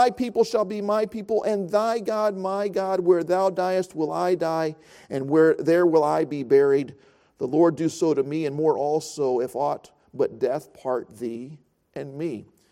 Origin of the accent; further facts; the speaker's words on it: Norway; also born or lived in China; my parents in Norway adopted me from a home in China or from an orphanage in China. And I grew up in Norway.